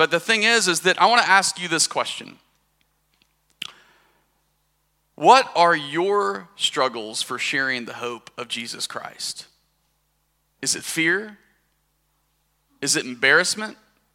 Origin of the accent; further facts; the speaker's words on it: Arkansas, United States; accent: Arkansas; I am from the South. Some of you may or may not pick up on that. I've lost my Arkansas accent quite a bit. I went to school in the Midwest, so I lost it.